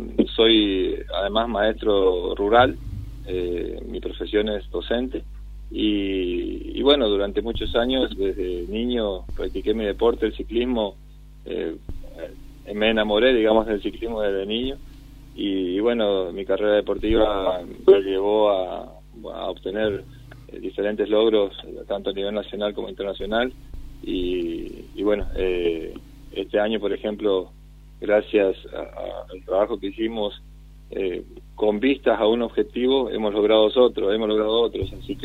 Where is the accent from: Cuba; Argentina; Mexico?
Argentina; Quitilipi, Chaco; De Quitilipi, sí.